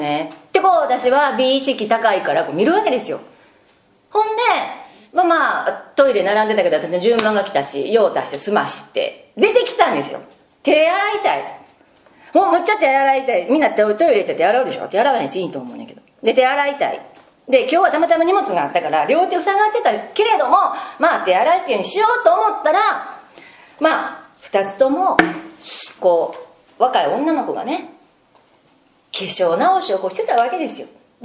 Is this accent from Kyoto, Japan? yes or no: yes; Kyoto, Japan; 私もね、こう関西人なんですけど、実は京都生まれの京都育ちなんですよ。